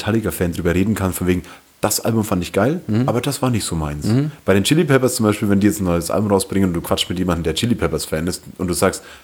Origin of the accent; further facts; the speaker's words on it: Bavaria, Germany; ich bin ja im Landkreis Fürth aufgewachsen